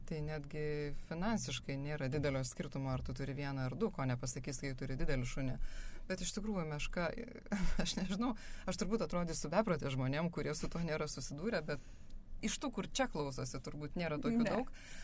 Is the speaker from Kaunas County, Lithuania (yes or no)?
no; Kretinga, Klaipėda County, Lithuania; nu, aš pati esu iš Kretingos